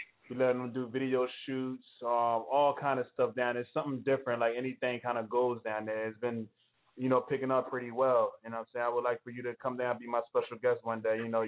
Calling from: Philadelphia, Pennsylvania, United States; Calling from Philly.

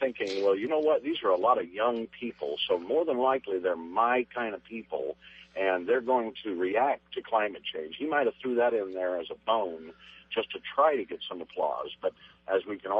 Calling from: Salem, United States; from Salem.

